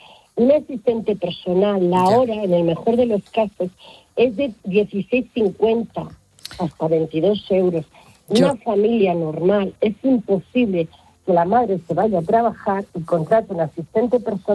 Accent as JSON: {"language": "Spanish", "town": "Valladolid", "region": "Castile and León", "country": "Spain", "said": "yo soy de Valladolid, a mí me ha tocado estar en Barcelona, me ha tocado estar en Madrid, me ha tocado estar en Navarra"}